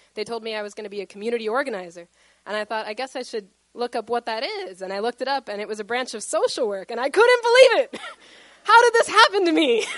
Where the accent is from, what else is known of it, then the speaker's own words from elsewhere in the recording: Woodlawn, United States; I grew up in Woodlawn, just outside of the city near the I-70 park and ride, and we moved there because my father worked for the Social Security Administration